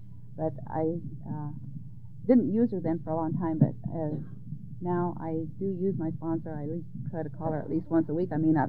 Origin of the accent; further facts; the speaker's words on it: Council Bluffs, Iowa, United States; from Council Bluffs.